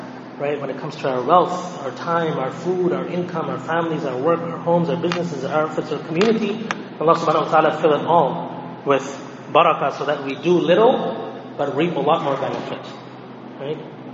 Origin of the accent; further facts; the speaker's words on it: Canada; Last week we talked about challenges that we're facing as Canadian Muslims.